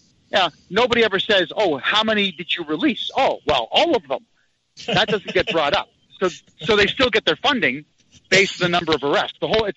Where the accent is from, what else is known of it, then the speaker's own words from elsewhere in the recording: Mississauga, Ontario, Canada; there's a lot of people in Mississauga right now, my hometown, living in their cars